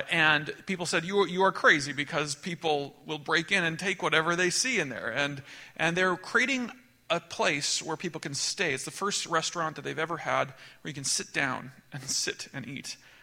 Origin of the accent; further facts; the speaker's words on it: Chestermere, Alberta, Canada; So I'm from Chestermere, Alberta.